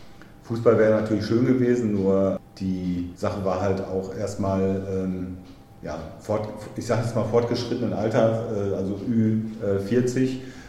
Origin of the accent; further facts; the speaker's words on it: Lünen, North Rhine-Westphalia, Germany; now in Selm, Germany; Also erstmal kam es dazu, dass ich nach Selm gezogen bin. Ich komme eigentlich aus Lünen und wir haben hier in Selm nochmal gebaut.